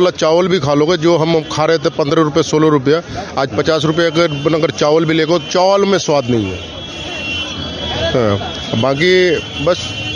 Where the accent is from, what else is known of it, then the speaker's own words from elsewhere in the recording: Kishanganj, Bihar, India; हम किशनगंज के रहने वाले हैं।